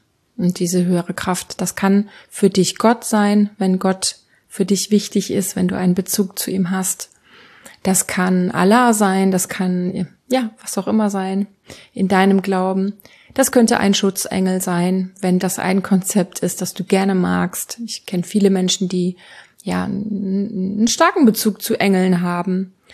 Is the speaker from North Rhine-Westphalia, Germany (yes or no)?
yes; Bottrop, North Rhine-Westphalia, Germany; born there; das war letzten Sommer auf dem Stadtfest in Bottrop, das ist ja mein Geburtsort